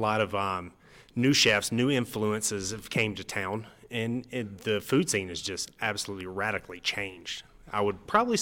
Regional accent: Atlanta, Georgia, United States; I'm originally from Atlanta, Georgia.

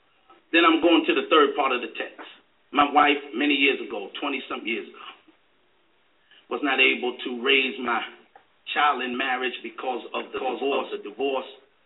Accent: New York, United States; I'm from New York. I've been saved now 30 years or more. I can't keep count. I live in the country now.

